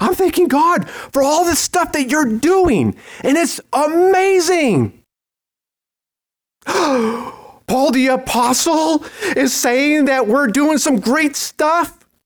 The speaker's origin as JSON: {"language": "English", "region": "Colorado", "country": "United States", "said": "So I had this dream, and I'm from Colorado, and I needed to get across the Colorado River to make my meeting in Fort Worth."}